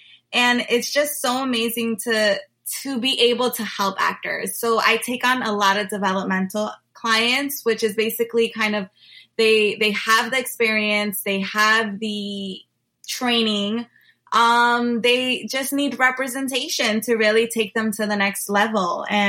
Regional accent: Jersey City, New Jersey, United States; I am born and raised in Jersey City, New Jersey

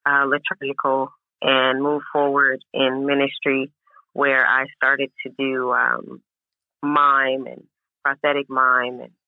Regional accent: Los Angeles, California, United States; also born or lived in Paris, California; I'm a native from Los Angeles, and so I'm born and raised Cali girl. And I, you know, grew up in Paris, California, where, you know, I got to see some amazing things.

